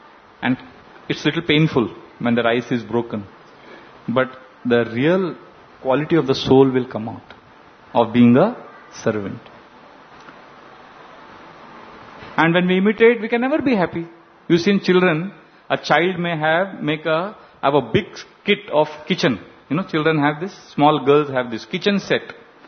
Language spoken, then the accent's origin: English; Mumbai, Maharashtra, India; I grew up here in South Bombay.